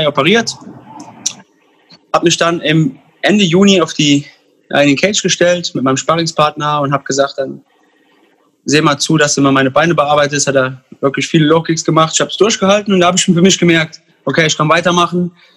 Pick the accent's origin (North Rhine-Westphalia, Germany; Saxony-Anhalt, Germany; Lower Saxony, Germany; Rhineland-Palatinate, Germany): Rhineland-Palatinate, Germany; Koblenz; Ich komme aus Koblenz. Das ist die schönste Stadt in Rheinland-Pfalz.